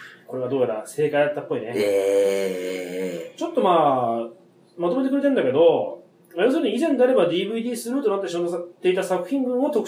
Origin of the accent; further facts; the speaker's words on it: Kanto, Japan; 私も同じ関東地方出身なので気づいてなかった。